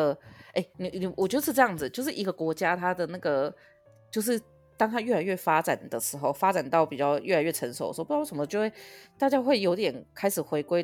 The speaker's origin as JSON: {"language": "Chinese", "town": "Xinzhuang", "region": "New Taipei", "country": "Taiwan", "tie": "born or raised there", "said": "我从小就住在新庄嘛，新庄有一个比较有名的活动"}